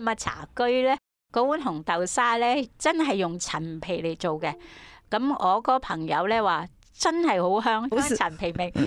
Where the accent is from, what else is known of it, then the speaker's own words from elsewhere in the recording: Guangdong, China; 我们中国人，尤其是广东人